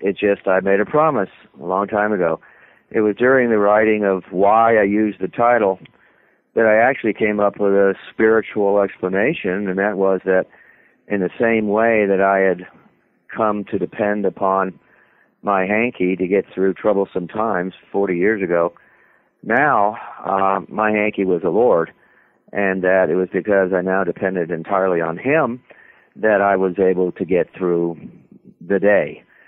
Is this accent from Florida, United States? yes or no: yes; Miami, Florida, United States; I'm from Miami, Tallahassee, Florida State, and then been here since about early 1970s